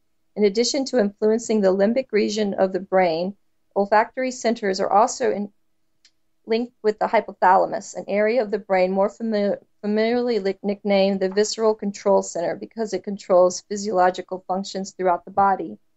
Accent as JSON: {"language": "English", "region": "Louisiana", "country": "United States", "tie": "born or raised there", "said": "Yeah, maybe it's a Southern thing, you know, because I grew up in Louisiana, but we always had tons of cloves."}